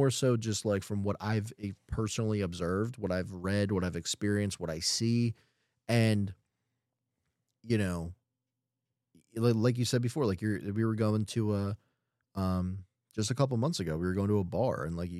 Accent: Norristown, Pennsylvania, United States; growing up in Norristown is not obviously Philadelphia.

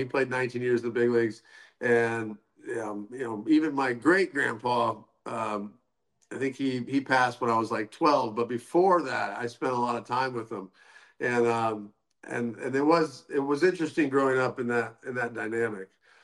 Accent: Illinois, United States; Yeah, so growing up in Central Illinois, all I did was play baseball. I had a batting cage in my backyard.

